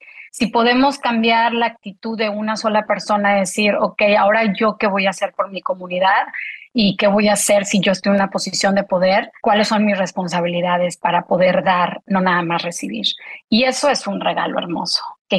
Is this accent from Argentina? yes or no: no; Panama; also born or lived in Mexico; yo soy panameña, nací también en el México, pero mi mamá es panameña, mi abuelo es colombiano